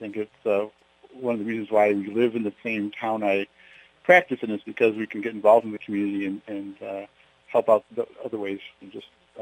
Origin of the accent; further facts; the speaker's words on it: Crystal Lake, Illinois, United States; I grew up in Crystal Lake, Illinois, one of the suburbs.